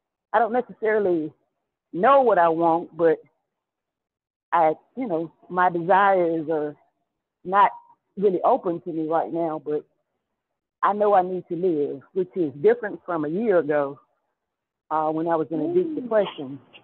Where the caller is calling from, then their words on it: Jackson, Mississippi, United States; from Jackson, Mississippi.